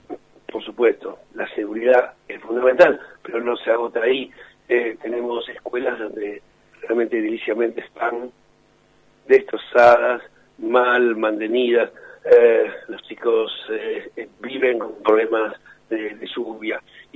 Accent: Quilmes, Buenos Aires Province, Argentina; yo me acuerdo cuando era chico, vivía en Quilmes también, y podía salir a la calle

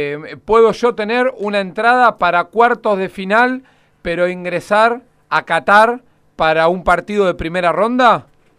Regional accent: Argentina; vos conocés cómo somos los argentinos

